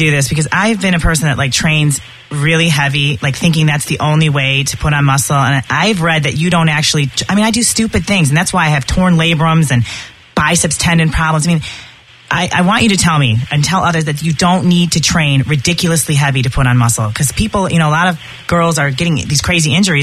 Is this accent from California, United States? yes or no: no; Michigan, United States; You know, I came from Michigan, too.